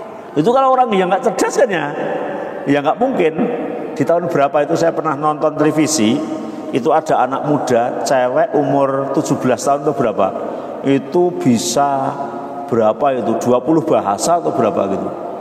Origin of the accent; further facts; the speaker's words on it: Java, Indonesia; Kadang-kadang saya orang Jawa, cok nyeletuk bahasa Jawa, walaupun Indonesia ada Jawanya.